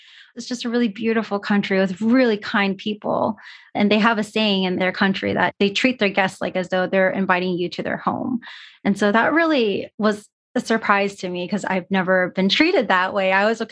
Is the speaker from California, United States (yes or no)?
yes; California, United States; Yeah, I actually grew up in the Bay Area. So I'm a California girl, always been in California.